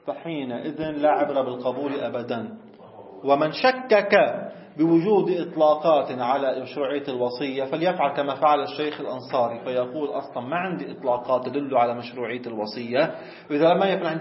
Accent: Lebanon

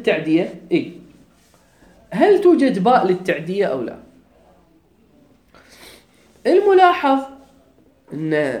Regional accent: Kuwait; إحنا كويتيين، زين الجيم عندنا يا حلو، ييبه.

